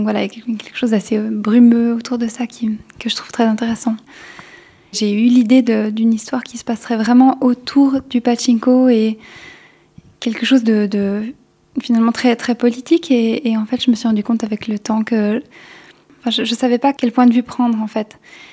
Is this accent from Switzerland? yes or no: yes; Switzerland